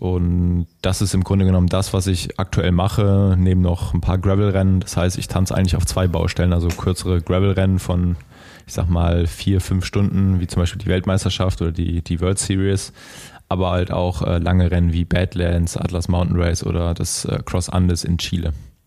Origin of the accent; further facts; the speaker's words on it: Kassel, Hesse, Germany; born there; Genau, also ich bin in Kassel geboren im Jahr 1989, sprich ich bin jetzt inzwischen 33 Jahre alt